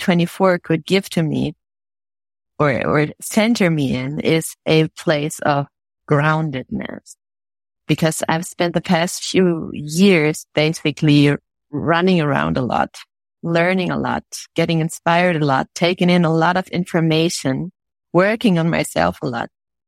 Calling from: Germany

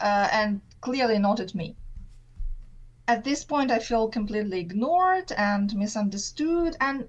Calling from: Japan; I'm calling you from Japan. It's just 1 hour difference at the moment with Tasmania

